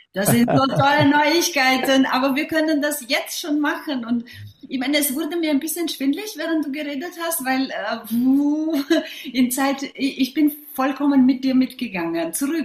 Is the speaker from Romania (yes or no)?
yes; Romania; born there; German is a second language; ich bin gebürtige Rumänin